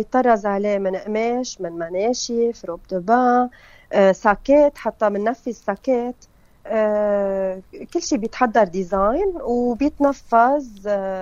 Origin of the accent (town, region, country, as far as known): Lebanon